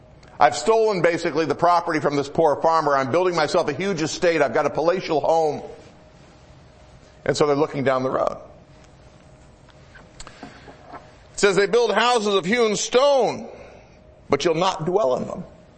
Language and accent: English; Michigan, United States; I grew up in Michigan, and if you went out in the country especially, you'd see a few of them here and there